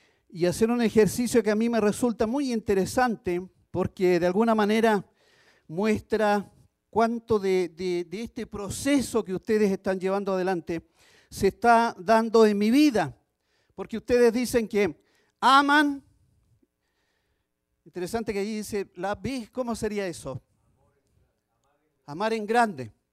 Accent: Chile; Fíjese, en mi país, en Chile, yo recuerdo hace años atrás

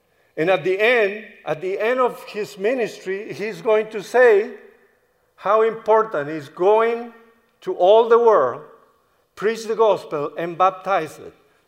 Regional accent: United States; now in Chile; With a group of young people from our church in Chile, if you notice by my accent, I am no local, but I am an American.

